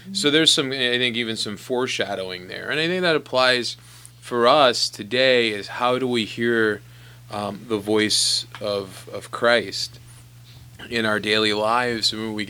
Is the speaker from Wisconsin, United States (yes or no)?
no; Long Island, New York, United States; I grew up on Long Island, New York.